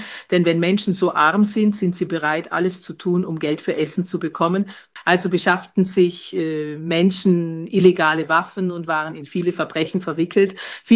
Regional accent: Nairobi, Kenya; Also ich bin in einem Viertel in Nairobi aufgewachsen, das Ghetto genannt wird.

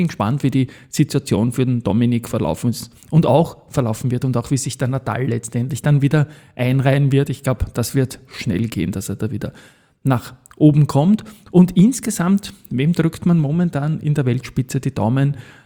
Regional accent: Austria; als Österreicher bin ich natürlich ein großer Fan von Walter Hahn

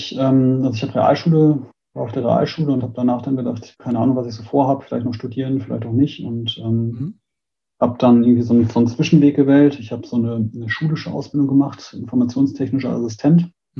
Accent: Münster, North Rhine-Westphalia, Germany; born there; Ich bin 34 Jahre alt, ich bin in Münster geboren, in der Nähe Münster. Von Münster auch geboren. Ja, Münster, das schöne Münster.

